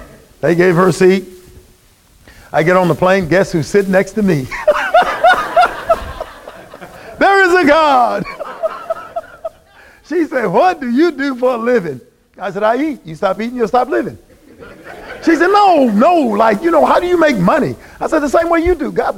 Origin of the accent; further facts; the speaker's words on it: the South, United States; I know what she's trying to tell me. I'm from the South.